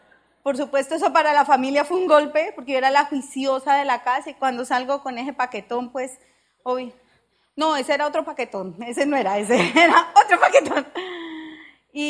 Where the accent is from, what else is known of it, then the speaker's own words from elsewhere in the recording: Bogotá, Colombia; vengo de una familia muy humilde en Colombia, nací en Bogotá, y huérfana de papá, nunca viví con mi mami, me crié con mis abuelas